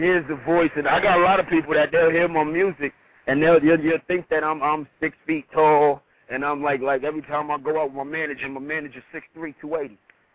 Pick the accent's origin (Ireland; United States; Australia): United States; Brooklyn, New York; Oh, well, I'm from Brooklyn, New York, Brooklyn/Queens, you know, that's what it is. Rep my NY people all day.